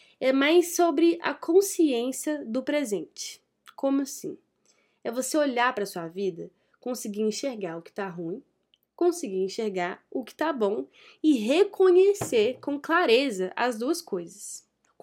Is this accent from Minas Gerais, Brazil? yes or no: yes; Minas Gerais, Brazil; Eu sou mineira, então eu amo tomar café